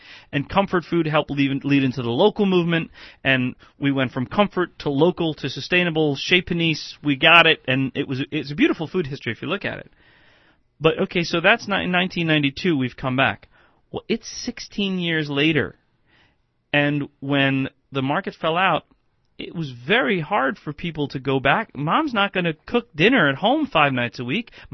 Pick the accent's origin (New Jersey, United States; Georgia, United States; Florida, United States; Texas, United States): New Jersey, United States; I'm from Jersey. I can't help it.